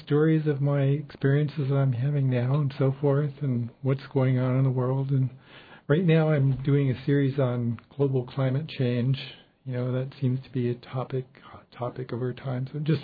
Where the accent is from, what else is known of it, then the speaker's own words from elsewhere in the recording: United States; since I'm also an American boy, just like so many others, I can tell that part of the story too.